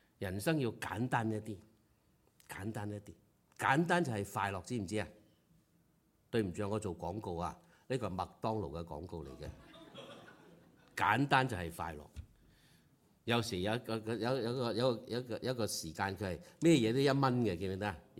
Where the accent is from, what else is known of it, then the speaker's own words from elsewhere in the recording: China; 明日，我中國人有句話：明日復明日，明日何其多。